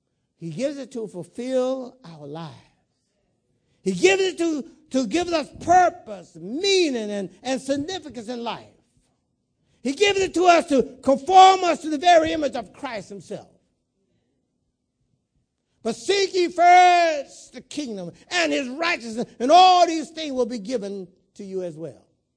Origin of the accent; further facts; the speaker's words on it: South Carolina, United States; you remember when you were a young child growing up in South Carolina? I said, yes, Lord.